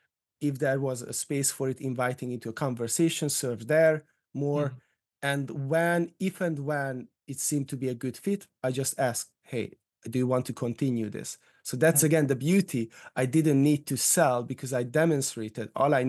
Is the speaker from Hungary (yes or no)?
yes; Hungary; English is a second language; now in United Kingdom; No, I'm from Hungary.